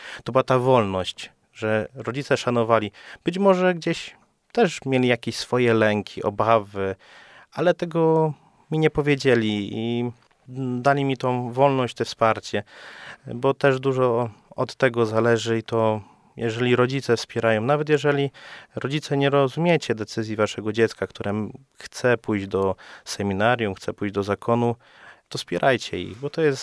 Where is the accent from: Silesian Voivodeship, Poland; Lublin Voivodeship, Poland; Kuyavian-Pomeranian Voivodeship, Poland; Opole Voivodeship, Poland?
Opole Voivodeship, Poland; ja pochodzę z terenów byłej opolskiej diecezji, z Opolszczyzny.